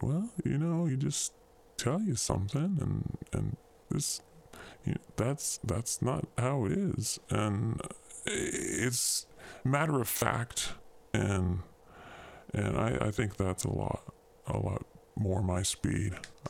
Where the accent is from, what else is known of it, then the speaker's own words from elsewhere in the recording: California, United States; Maybe it's because we're both from California or something.